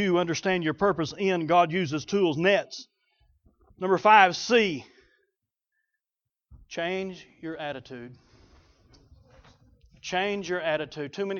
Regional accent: Oklahoma, United States; I grew up in Oklahoma on a farm. Both my granddads were farmers.

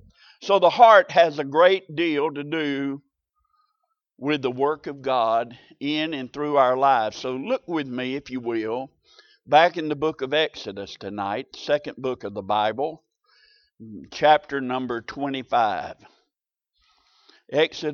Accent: Macon, Georgia, United States; I grew up in Macon, Georgia, on the backside of Macon, Georgia, across the railroad tracks.

